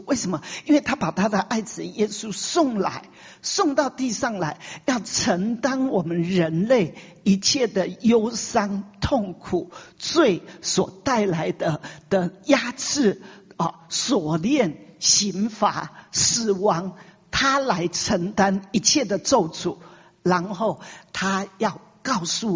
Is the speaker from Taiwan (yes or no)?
yes; Taiwan; 因为我们台湾人，在日本式爸爸妈妈都在日本式的教育底下是比较严厉